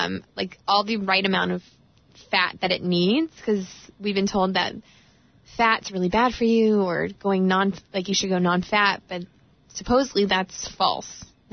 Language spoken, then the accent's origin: English; Los Angeles, California, United States; No, you don't. I'm sorry. I'm from the Valley, Los Angeles.